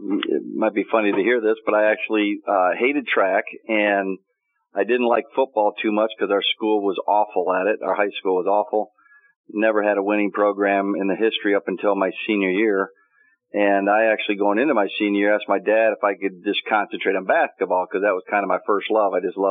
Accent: Chicago, Illinois, United States; You know, when I'm from the Chicago area, people don't wave at you.

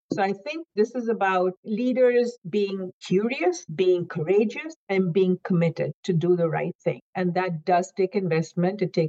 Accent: India; I grew up in India, and growing up in India, pretty much everyone looked like me in terms of skin tone, etc. Variations, but, you know, I was part of the majority, and I belonged to the majority religion.

